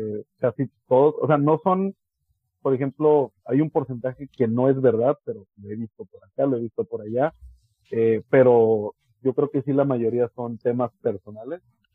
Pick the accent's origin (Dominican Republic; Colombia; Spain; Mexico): Mexico; como todo mexicano. Y como cualquier familia latina, yo crecí dentro de una familia muy católica. De hecho, yo iba al bautismo, tengo bautismo, comunión y confirmación